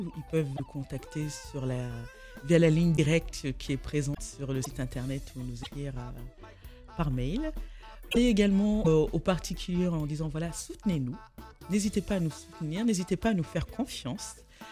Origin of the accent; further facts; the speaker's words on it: Paris, Île-de-France, France; born there; Je suis née à Paris dans le 18e.